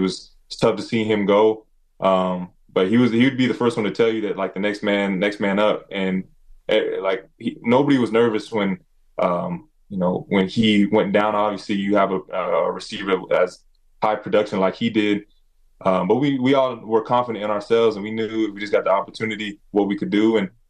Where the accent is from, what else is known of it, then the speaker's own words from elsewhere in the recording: Idaho, United States; So I come from the Nez Perce Reservation. That's where my people from. Both my parents grew up on the reservation.